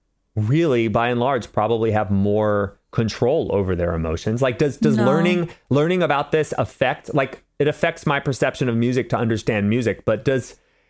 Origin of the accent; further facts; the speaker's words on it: San Diego, California, United States; I'm from San Diego, dude. There was so much country music when I was a kid.